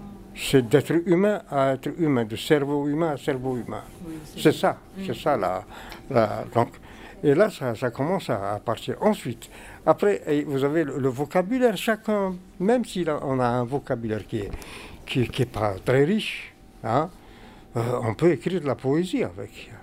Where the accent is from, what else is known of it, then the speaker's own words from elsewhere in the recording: Algeria; now in France; je suis algérien, hein, je n'ai pas de double nationalité, je suis algérien, comme ça, juste invité ici, en France